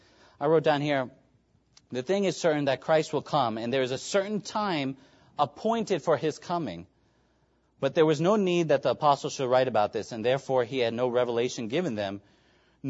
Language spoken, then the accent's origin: English; New York, United States; now in Apex, United States; I'm not here from New York by chance. I know I'm not in here in Apex, in Morrisville, by chance.